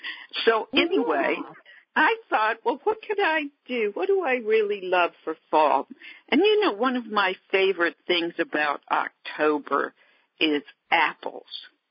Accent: Alabama, United States; born there; And I was born in Alabama. I love banana pudding with meringue on top, homemade banana pudding.

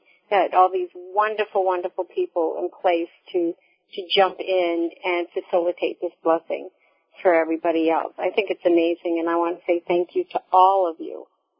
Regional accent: Massachusetts, United States; Hi, I'm from Massachusetts.

